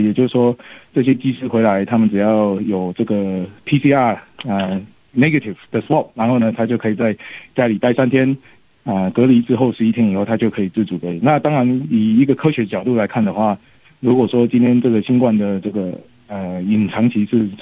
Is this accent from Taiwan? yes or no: yes; Taiwan; 我是在台湾出生、突然长大，那我是在墨本医学院，现在是重症科的医师。